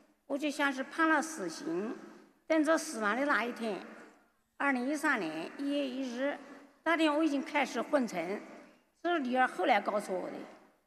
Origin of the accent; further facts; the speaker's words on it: Nanjing, Jiangsu, China; accent: Nanjing dialect; 我是来自南京，江苏南京的